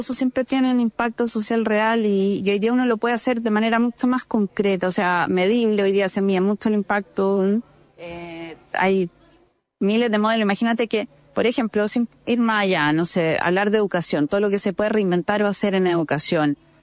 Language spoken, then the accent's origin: Spanish; Chile; born there; yo me siento muy chilena porque en el fondo soy descendiente griega y árabe, pero nací en Chile.